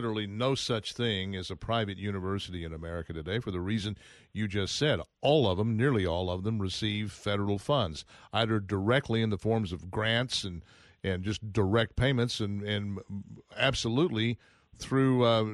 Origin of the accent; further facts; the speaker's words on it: Texas, United States; We're in New York. I'm a visitor. I'm from Texas. I don't live in New York like you do, but here I am.